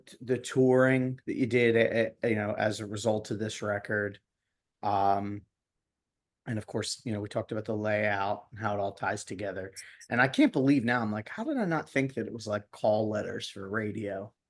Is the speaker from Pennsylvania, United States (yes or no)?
yes; Philadelphia, Pennsylvania, United States; I had to go with Jaworski because I'm from Philly.